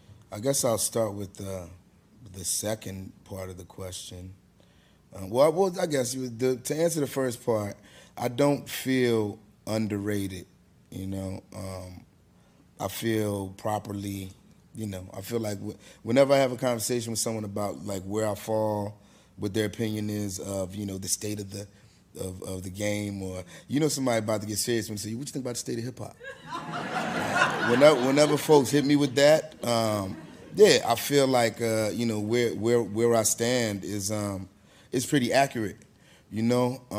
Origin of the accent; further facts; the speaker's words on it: Philadelphia, Pennsylvania, United States; even though I come from Philly, I don't live in Philadelphia right now. I'm still super connected. I feel like, you know, once a Philadelphian, almost always a Philadelphian.